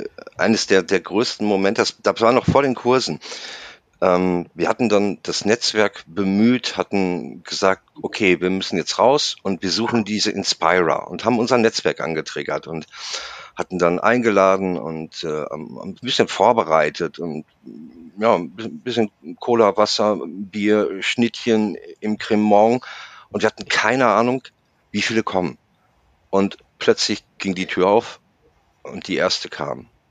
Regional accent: Schwerte, North Rhine-Westphalia, Germany; habe ich in meiner Heimatstadt Schwerte auch einen Hackerschool-Kurs wieder besucht

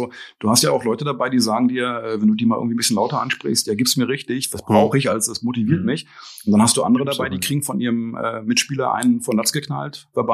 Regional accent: Berlin, Germany; Ich komme aus dem Osten von Berlin eigentlich

